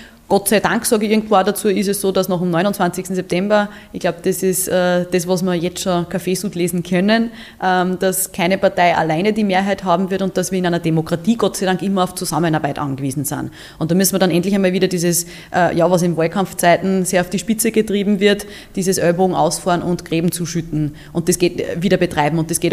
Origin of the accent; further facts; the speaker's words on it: Upper Austria, Austria; In Oberösterreich, in meinem Heimatbundesland